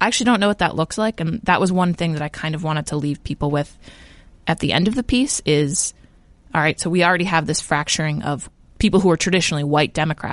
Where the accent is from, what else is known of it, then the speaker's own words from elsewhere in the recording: Cleveland, Ohio, United States; coming from Cleveland, and I mean, I'm Irish